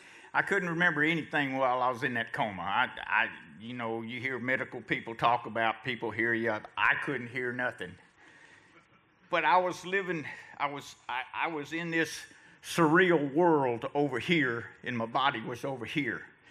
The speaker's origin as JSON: {"language": "English", "region": "Texas", "country": "United States", "tie": "born or raised there", "said": "I grew up in Northeast Texas in the First Baptist Church, and I knew that God was out there because my mother and my grandmother told me he was."}